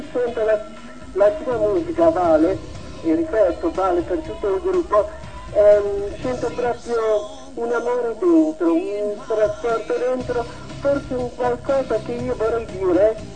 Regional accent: La Spezia, Liguria, Italy; Provincia di La Spezia.

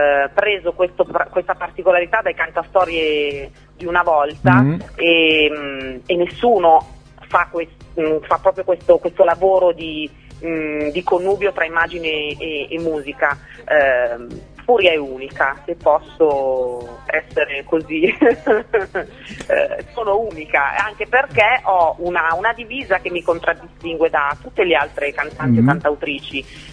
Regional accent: Milan, Lombardy, Italy; come si dice qua a Milano, perché io sono milanese

